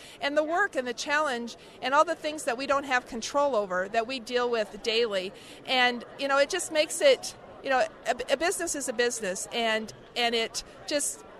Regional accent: Wakefield, Nebraska, United States; I'm from Wakefield, Nebraska. My husband and I raise corn and soybeans in northeast Nebraska

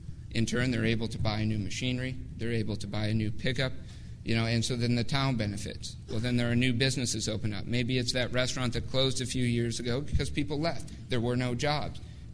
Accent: Iowa, United States; I grew up on a farm in northern Iowa. My hometown's 300 people, and when I go back, you know, there isn't a lot left.

